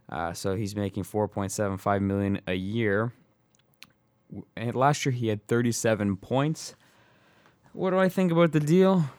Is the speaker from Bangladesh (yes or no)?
no; Whitby, Ontario, Canada; I'm from Whitby, so which is near Oshawa